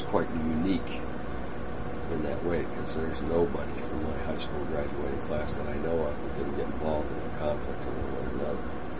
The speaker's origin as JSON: {"language": "English", "town": "Suffolk", "region": "Connecticut", "country": "United States", "tie": "born or raised there", "said": "After getting out of school, I went back to my hometown of Suffolk, Connecticut, and worked with Combustion Engineering"}